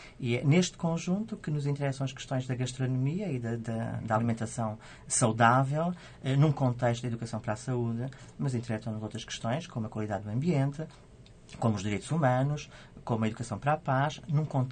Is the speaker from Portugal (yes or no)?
yes; Elvas, Alentejo, Portugal; Eu é que sou de Elvas, é a minha naturalidade